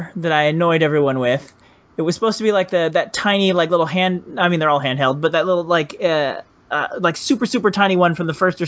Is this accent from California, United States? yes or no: yes; California, United States; Yeah, I'm originally from California.